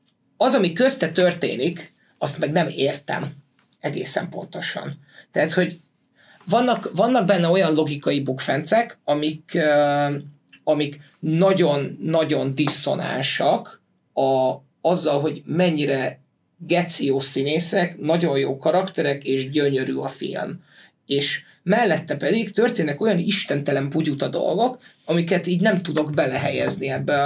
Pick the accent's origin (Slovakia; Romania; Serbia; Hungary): Hungary; amit magyarként most elég nehéz nem érezni